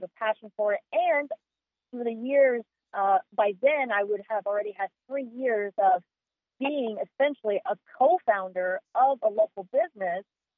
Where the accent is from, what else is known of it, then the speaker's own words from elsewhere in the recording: Manhattan, Kansas, United States; So I was raised in Manhattan, Kansas. I went to the Catholic school here, and then went to Manhattan High School.